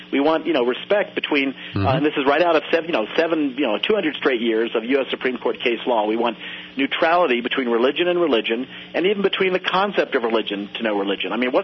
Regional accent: United States; I'm just an American, and yes, I happen to be an American of Jewish faith.

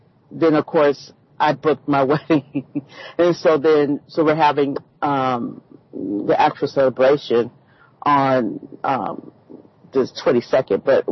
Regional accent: California, United States; because remember, I grew up out here in California.

